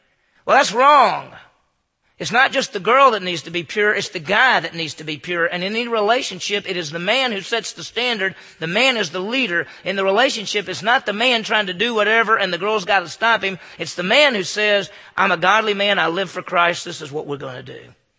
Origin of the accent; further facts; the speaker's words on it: Meridian, Mississippi, United States; I grew up just as a guy growing up in Meridian, Mississippi.